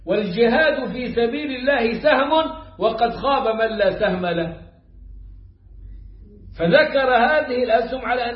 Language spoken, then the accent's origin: Arabic; Upper Egypt, Egypt